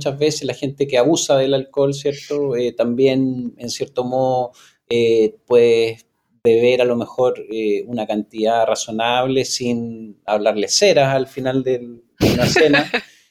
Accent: Chile; nosotros también como chilenos estamos muy acostumbrados a probar en nuestra fruta y en nuestros productos agrícolas.

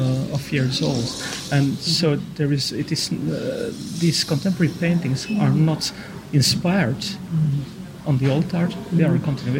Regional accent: Brussels, Belgium; I was born in Brussels, born and bred in Brussels. So it's bringing Aboriginal art to my hometown.

